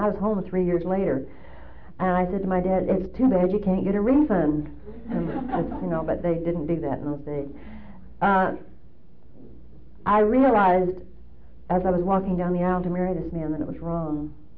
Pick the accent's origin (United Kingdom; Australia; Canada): Canada; born there; I was born in Canada. A lot of you will have trouble with my accent. They really don't know where I'm from because I say house and out and about. And then I say y'all.